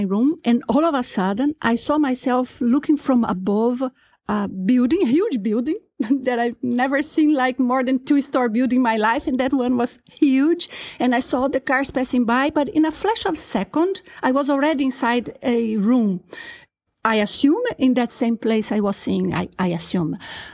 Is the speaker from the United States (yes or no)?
no; Brazil; English is a second language; Yes, yes. My background was Catholic.